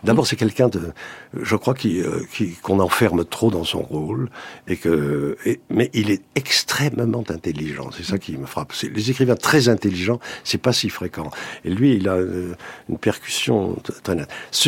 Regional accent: Bordeaux, Nouvelle-Aquitaine, France; born there; pourquoi je suis né à Bordeaux

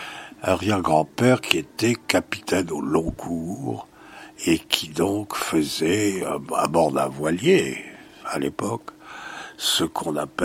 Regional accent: Bordeaux, Nouvelle-Aquitaine, France; born there; je suis né à Bordeaux

